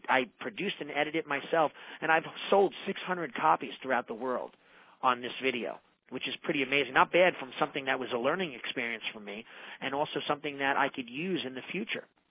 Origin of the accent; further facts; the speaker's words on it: New York, United States; I'm from New York. I speak very quickly. I sometimes want to speak without an accent.